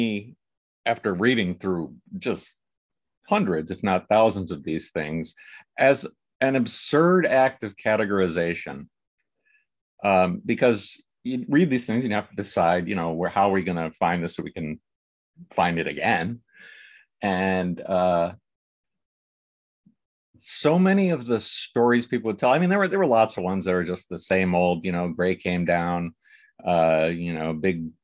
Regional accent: Midwest, United States; where I grew up in the Midwest, they certainly weren't in any of our bookstores.

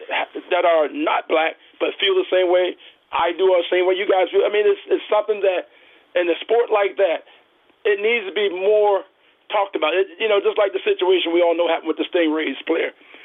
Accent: United States; I'm not speaking only as a black man. I'm speaking as an American. I'm a veteran, disabled, all that.

